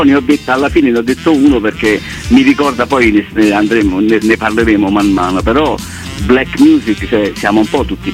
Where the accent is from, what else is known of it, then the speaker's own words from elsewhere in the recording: Nocera Inferiore, Campania, Italy; io sono di Nocera Inferiore